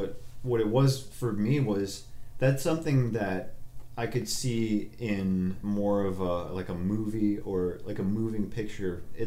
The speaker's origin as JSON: {"language": "English", "town": "Jaffrey", "region": "New Hampshire", "country": "United States", "said": "It was a small town kid. You know, I'm from Jaffrey, New Hampshire. Population of 5,000 people, whatever it is. It's very small."}